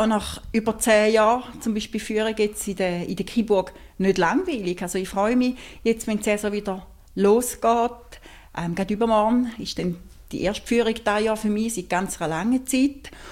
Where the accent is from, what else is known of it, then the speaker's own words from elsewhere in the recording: St. Gallen, Switzerland; Ich komme aus St. Gallen. Ich bin 53